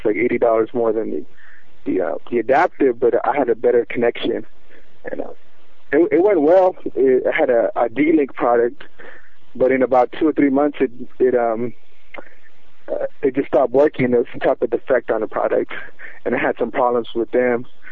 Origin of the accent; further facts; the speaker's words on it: Dallas, Texas, United States; I'm from Dallas, Texas.